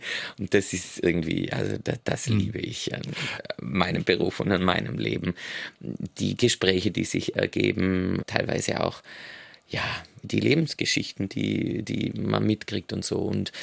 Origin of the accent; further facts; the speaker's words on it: Baden-Württemberg, Germany; now in Vienna, Austria; dass ich in Schwarzwald ziehe. Das ist meine Heimat, aber Wien ist einfach mein geliebtes Zuhause.